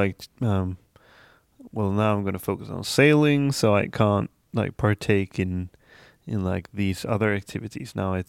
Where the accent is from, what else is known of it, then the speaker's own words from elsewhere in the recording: Dalarna County, Sweden; I come from the Swedish countryside, and it's really puts us like in the middle of Sweden, more or less, like southern part, kind of.